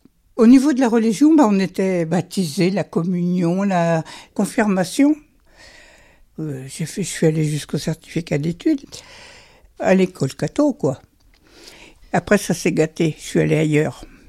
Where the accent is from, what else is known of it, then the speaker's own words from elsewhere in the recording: Centre-Val de Loire, France; born there; J'ai 76 ans. Je suis née près de Chartres